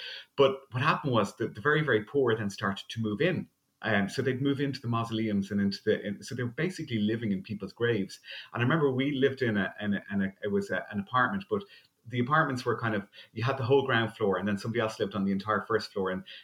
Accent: Malahide, Leinster, Ireland; I grew up in the Semi-D in Malahide, which was in Dublin, but both my grandparents lived in the country.

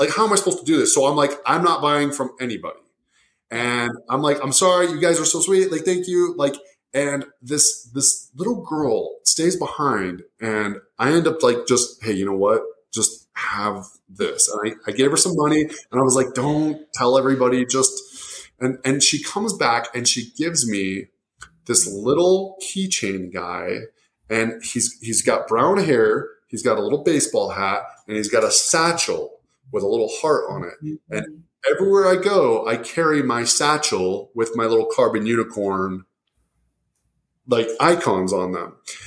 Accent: United States; I get a lot of attention because of like my stature, my tattoos, I'm American, you know

